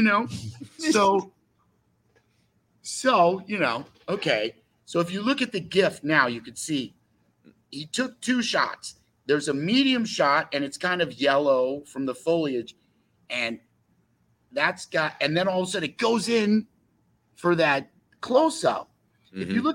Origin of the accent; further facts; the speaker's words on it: Westport, Connecticut, United States; But I grew up in Westport, Connecticut. I mean, that's where I went to high school and stuff.